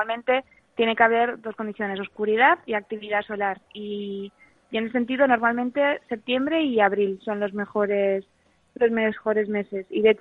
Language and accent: Spanish; Basque Country, Spain; Yo creo que son un poco como los vascos, sí, en el sentido de que quizás de primeras pues nos cuesta abrirnos